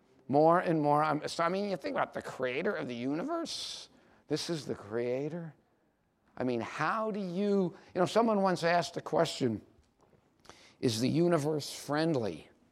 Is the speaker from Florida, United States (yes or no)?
yes; Miami Beach, Florida, United States; I remember I was 17 years old, and I grew up in Miami Beach. That's where I grew up.